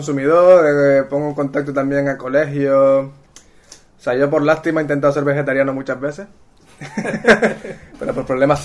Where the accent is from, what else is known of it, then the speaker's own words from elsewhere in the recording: Canary Islands, Spain; Yo particularmente soy de Canarias y en Canarias solo se cultiva el 15% de lo que se come.